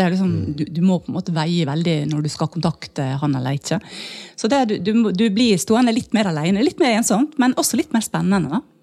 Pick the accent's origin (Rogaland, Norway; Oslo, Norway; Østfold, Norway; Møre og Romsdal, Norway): Møre og Romsdal, Norway; for jeg kommer fra Sunnmøre